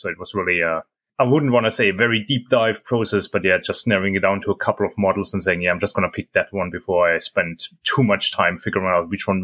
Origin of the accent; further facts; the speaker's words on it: Germany; now in Singapore; I'm originally from Germany